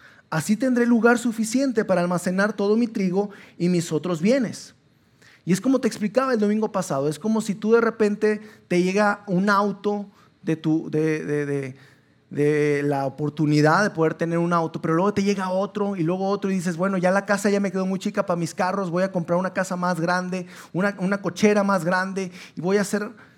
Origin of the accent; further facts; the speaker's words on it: Sabinas, Coahuila, Mexico; Estábamos todavía en Sabinas. Nosotros venimos de Sabinas, Coahuila, y estábamos viviendo ahí todavía.